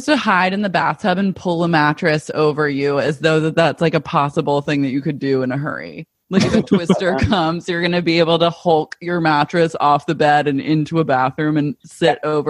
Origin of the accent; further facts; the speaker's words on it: Oklahoma, United States; I'm from Oklahoma, so that resonated.